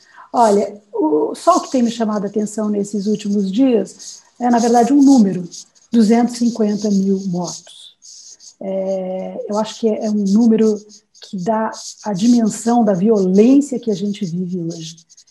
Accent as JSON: {"language": "Portuguese", "country": "Brazil", "moved": "yes", "said": "porque eu sou brasileira, toda minha família está aí, meus amigos, a minha língua, sabe? Eu saí do Brasil, mas o Brasil continua dentro de mim."}